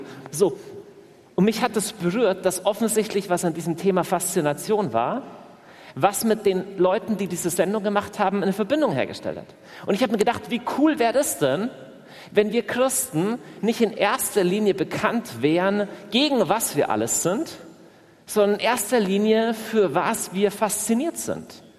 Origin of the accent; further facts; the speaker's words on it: Augsburg, Bavaria, Germany; ich komme aus Augsburg